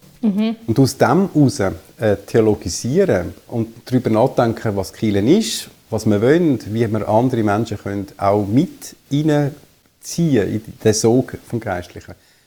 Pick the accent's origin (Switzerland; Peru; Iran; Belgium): Switzerland; Zurich; also born or lived in Basel / Los Angeles; Ich bin aufgewachsen in Zürich-Unterland, dort auch in die Schule gegangen und habe dann studiert in Basel, in Los Angeles und Zürich.